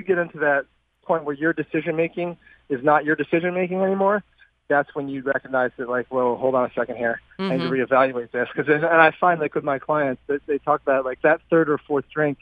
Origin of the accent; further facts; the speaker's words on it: Vermont, United States; I grew up in Vermont where I was a big tennis player